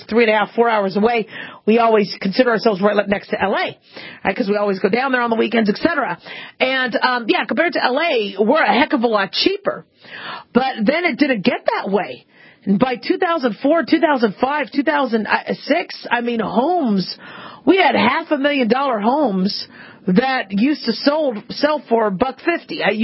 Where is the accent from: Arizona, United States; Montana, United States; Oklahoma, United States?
Arizona, United States; Phoenix; now in Las Vegas, United States; I grew up in Phoenix, but my father liked to gamble, so we basically moved back and forth between Vegas and Phoenix throughout most of my childhood.